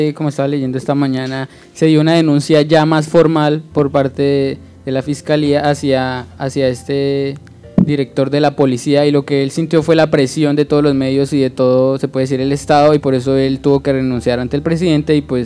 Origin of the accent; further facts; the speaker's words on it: Colombia; si nosotros como colombianos empezamos a creer, pues este proceso se va a dar